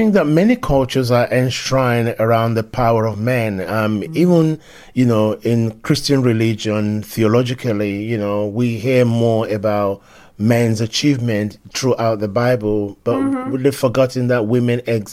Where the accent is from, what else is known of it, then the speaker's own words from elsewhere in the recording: Nigeria; also born or lived in England; I was born in England. Probably under the age of 3 years old, I was back in Nigeria with my parents. And of course, I grew up in Nigeria.